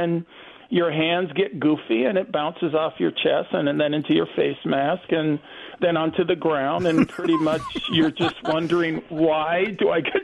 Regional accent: San Diego, California, United States; And I mean, I grew up in California, San Diego, on the ocean.

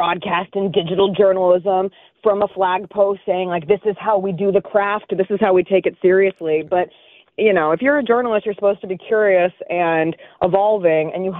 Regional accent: Denver, Colorado, United States; Growing up in Denver, I am a Broncos fan.

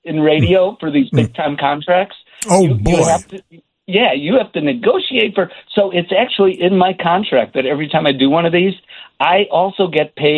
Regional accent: Chicago, Illinois, United States; I am from Chicago. I want to celebrate everything we have to celebrate in Chicago.

